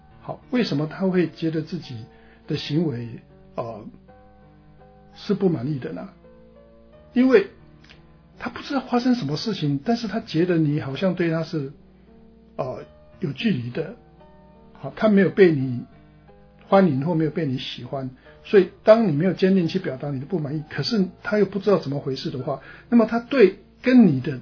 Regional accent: Taiwan; now in United States; 我回到台湾去嘛，那朋友可能他们觉得我是从美国回来的，

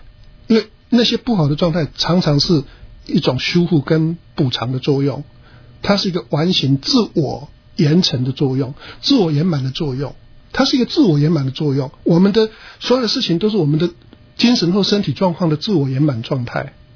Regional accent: Taiwan; 比如说像我们从台湾来的话

